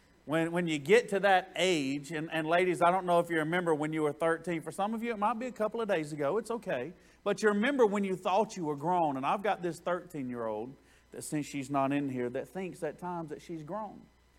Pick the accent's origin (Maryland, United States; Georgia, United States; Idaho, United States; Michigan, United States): Georgia, United States; I'm a South Georgia boy. I'm from the South.